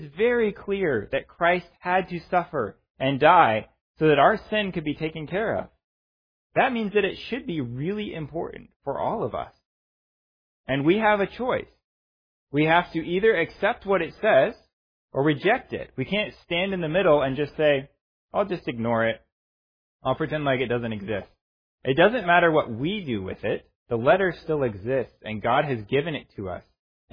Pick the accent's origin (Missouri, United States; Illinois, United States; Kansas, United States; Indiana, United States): Indiana, United States; I mean, I grew up in Indiana, so I had seen a number of pictures of his childhood, that kind of thing, around the Indiana-Kentucky area.